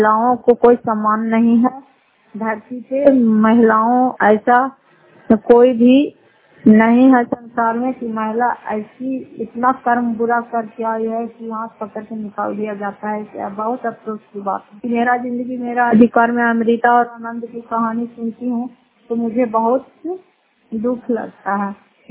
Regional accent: Fatehpur, Bihar, India; घर फतेहपुर, पंचायत मकलौता, जिला नालंदा, करापत्रा ब्लॉक की निवासी हूँ।

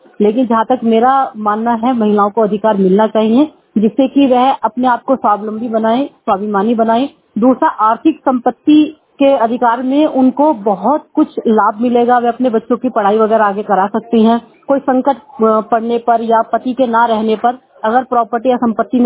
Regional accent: Delhi, India; और मैं सुंदर नगरी दिल्ली की निवासी हूँ।

